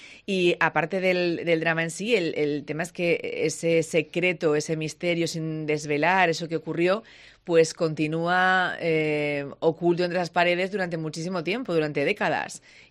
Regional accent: Zaragoza, Aragon, Spain; now in Castellón, Spain; Yo soy de Zaragoza, me fui hace muchos años, vivo en Castellón. También quiero mucho a Castellón, pero mi ciudad siempre es Zaragoza

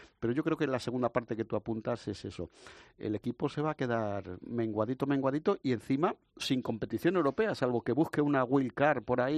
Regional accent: León, Castile and León, Spain; como leonés que soy

